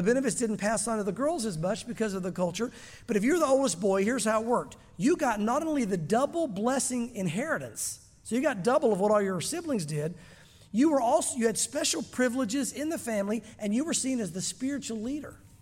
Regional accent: Southern United States, United States; As you guys know, growing up in the South, a lot of people believe they're Christians that are not. How do I know that? I was one of them.

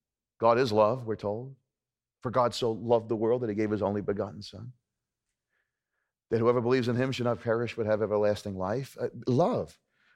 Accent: United States; That's how I see it here as an American

